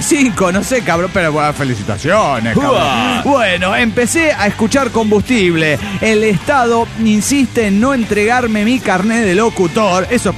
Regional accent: Atocha, Potosí, Bolivia; Ah, bien, desde bien, mi pueblo natal, Atocha.

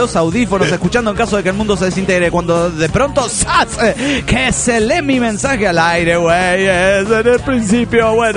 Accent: Peru; now in Paris, France; que esté en París comiendo baguette y croissants, pero sigo siendo peruano de corazón.

